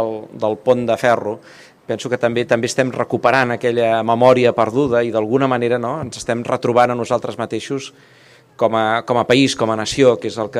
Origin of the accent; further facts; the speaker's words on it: Catalonia, Spain; Aquí tots som catalans